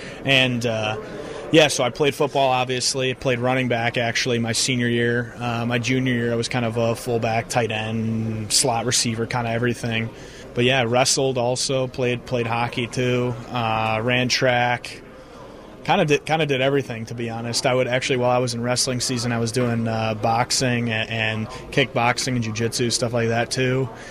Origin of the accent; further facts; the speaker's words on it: Wheaton, Illinois, United States; I'm actually from Wheaton, so it's pretty close, yeah. Straight west, western suburbs, yeah.